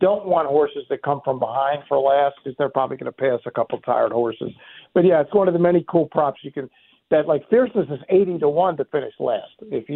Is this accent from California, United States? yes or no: no; Baltimore, Maryland, United States; You know, it isn't for me only because I grew up in Baltimore, so the Preakness is my favorite, and it's strictly a hometown thing.